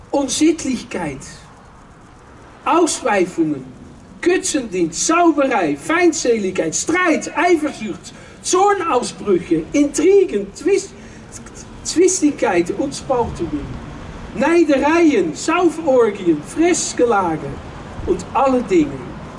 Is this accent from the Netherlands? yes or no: yes; Leiden, South Holland, Netherlands; German is a second language; now in Germany; Mijn moeder und ich komme aus Leiden, Holland, an der Küste, fast bei Katwijk, an der Speer.